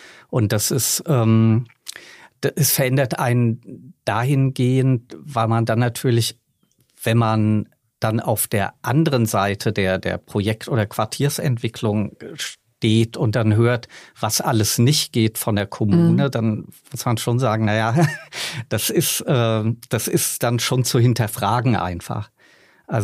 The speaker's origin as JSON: {"language": "German", "town": "Frankfurt", "region": "Hesse", "country": "Germany", "tie": "born or raised there", "said": "ich bin in Frankfurt geboren, habe dort immer gelebt"}